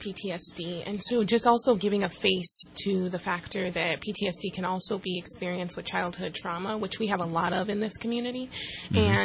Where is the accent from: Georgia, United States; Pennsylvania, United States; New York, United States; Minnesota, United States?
Minnesota, United States; moved away; I'm from Minnesota, moved here in 2013